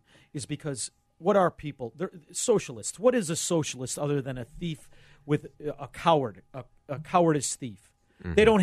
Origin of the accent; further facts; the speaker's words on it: Melrose Park, Illinois, United States; Listen, I'm from Melrose Park.